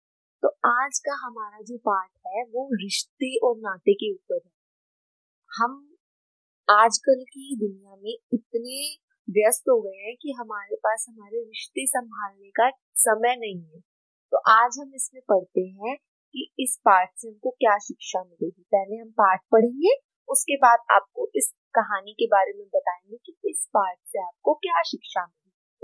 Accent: Punjab, India; मैं पंजाब से हूँ।

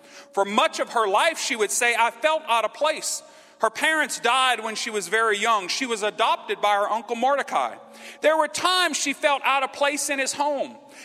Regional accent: Louisiana, United States; First of all, I'm a Cajun in North Louisiana. That's not a good thing, okay?

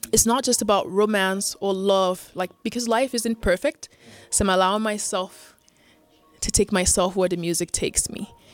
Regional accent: Nigeria; As a Nigerian woman, that's not something you're typically raised to talk about.

